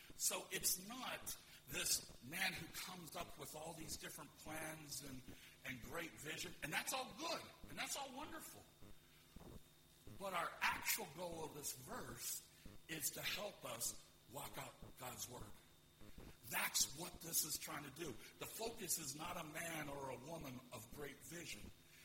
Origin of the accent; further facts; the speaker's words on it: United States; But as quickly as an American preacher can be, so y'all, if you got sandwiches, you might as well take them out now.